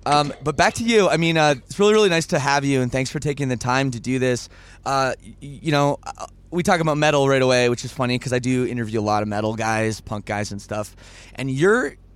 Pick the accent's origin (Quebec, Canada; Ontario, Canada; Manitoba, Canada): Ontario, Canada; Toronto; I'm from Toronto.